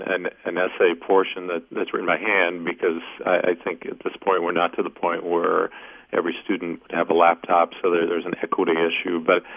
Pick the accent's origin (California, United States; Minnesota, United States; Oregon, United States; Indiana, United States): Indiana, United States; Well, I grew up in Indiana. Those two lawmakers are probably from my hometown.